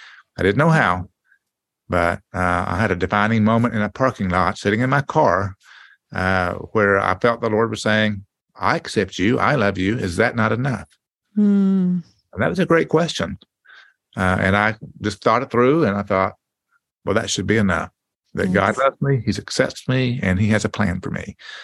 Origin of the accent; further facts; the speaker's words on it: Oklahoma, United States; I was raised in Oklahoma, in rural Oklahoma.